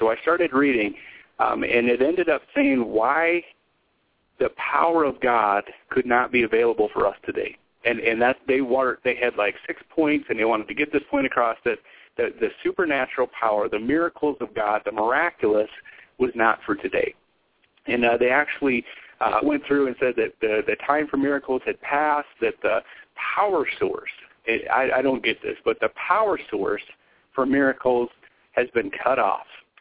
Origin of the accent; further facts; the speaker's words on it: Wyoming, United States; I'm from Wyoming, and this place was rural, the kind of place where you could be for an hour and never see a car, a person, anything.